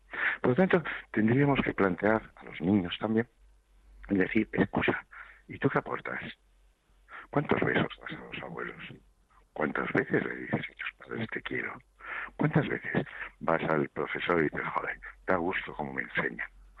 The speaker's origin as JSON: {"language": "Spanish", "town": "Estella", "region": "Navarre", "country": "Spain", "tie": "born there", "said": "pues yo nací en Estella, soy hijo único"}